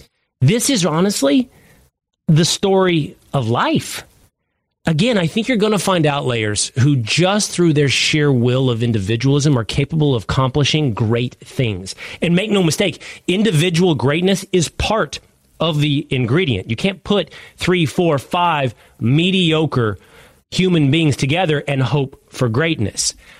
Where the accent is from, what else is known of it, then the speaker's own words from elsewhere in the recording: Dallas, Texas, United States; in Dallas, Texas, my hometown, for Pride Month